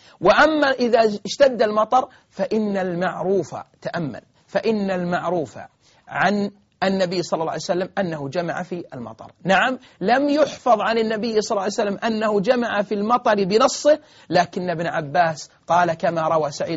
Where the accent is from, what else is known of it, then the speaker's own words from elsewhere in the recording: Saudi Arabia; خاصة عندنا في المملكة العربية السعودية حفظها الله